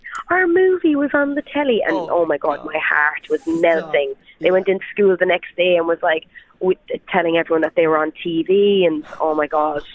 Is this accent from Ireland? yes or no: yes; Ireland; just because I'm Irish doesn't mean that I was going to get Irish number one.